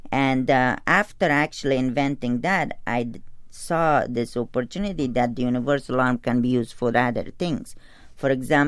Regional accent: Afghanistan; And I'm from Afghanistan

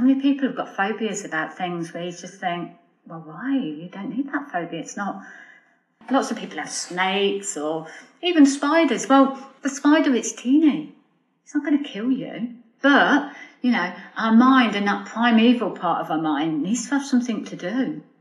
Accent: United Kingdom; I think particularly in Britain anyway, we're very British stiff upper lip, aren't we?

